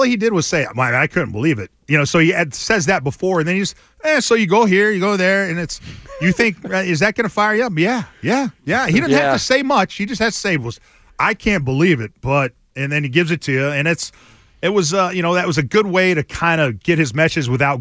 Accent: the South, United States; I'm from the South, man. Definitely. I got Texas roots.

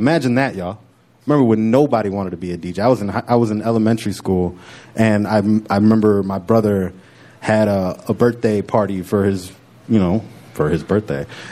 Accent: Carpentersville, Illinois, United States; also born or lived in Elgin; I was actually born in Elgin. I was born in Elgin and raised in Carpentersville, about a 45-minute, suburb of Chicago.

